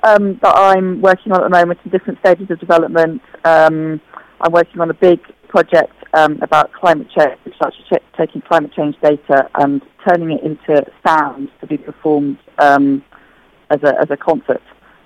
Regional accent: Leeds, Yorkshire and the Humber, United Kingdom; I'm from Leeds

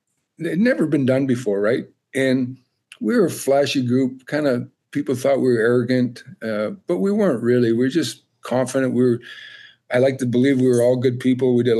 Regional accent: Canada; I know in my heart I'm Canadian, stayed Canadian, Canadian citizen for life

